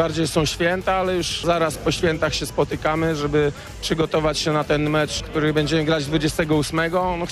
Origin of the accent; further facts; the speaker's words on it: Lublin, Lublin Voivodeship, Poland; Jadę do rodzinnego Lublina, tam spędzę Wigilię